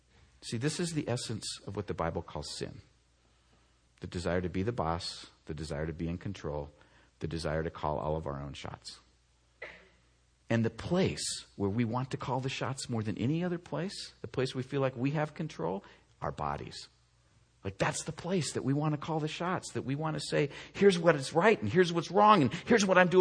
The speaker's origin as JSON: {"language": "English", "town": "Seattle", "region": "Washington", "country": "United States", "tie": "born or raised there", "also_born_or_lived": "Oregon", "said": "I grew up in Oregon, Washington, Seattle, so I'm kind of broken that way."}